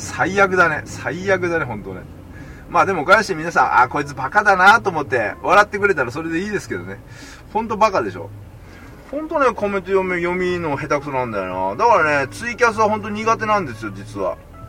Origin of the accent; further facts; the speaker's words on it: Kansai, Japan; は関西人なんで、